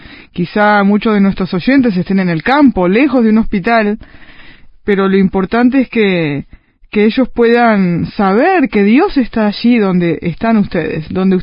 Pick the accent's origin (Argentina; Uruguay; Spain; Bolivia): Uruguay; en mi país, aquí en Uruguay